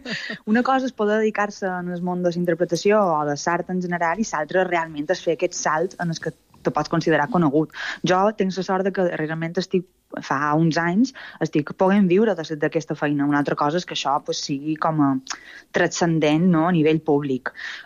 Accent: Balearic Islands, Spain; now in Madrid, Spain; Sí, som mallorquina.

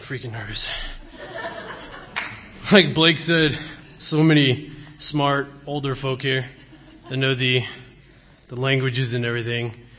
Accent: Virginia Beach, Virginia, United States; I'm from Virginia, Virginia Beach area.

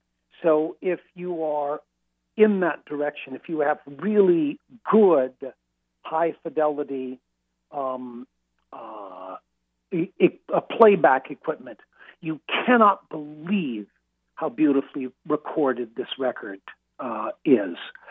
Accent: Boston, Massachusetts, United States; born there; Well, I really I am a New Englander. I've lived in Boston since I was 16. I was born in Boston, and I like being here, and I love being in the great state of Maine.

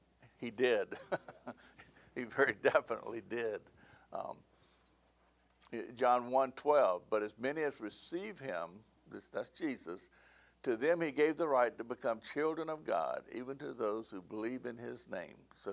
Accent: the South, United States; I grew up in the South, and so that word used to be idolaters.

